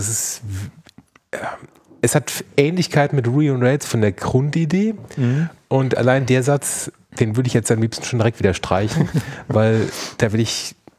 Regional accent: Neuwied, Rhineland-Palatinate, Germany; Ich bin Geschäftsführer der MUMA GmbH. Ich komme aus Neuwied bzw. Koblenz.

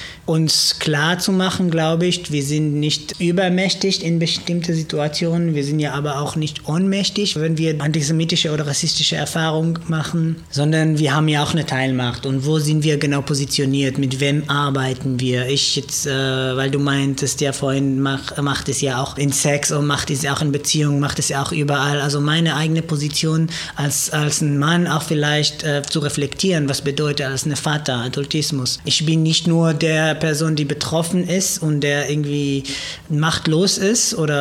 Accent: Israel; moved away; Also ich komme aus Israel, ich bin Jude und da hatte ich da auf jeden Fall Privilegien, die ich hier nicht habe.

